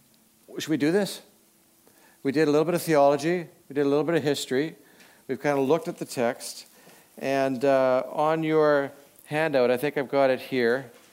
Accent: Winnipeg, Manitoba, Canada; I grew up in Winnipeg

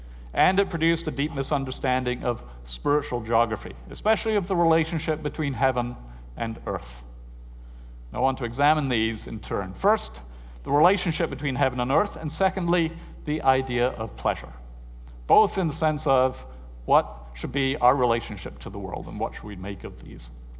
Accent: United Kingdom; Now, since I'm British, I grew up in British schools

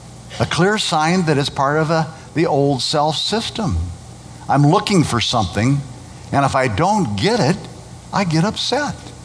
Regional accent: Nebraska, United States; now in California, United States; I grew up in Nebraska. At one point in my life, I was a resident of Nebraska. But then I moved to California, and California is my current residency. But even though I no longer live in Nebraska, I still carry with me memories

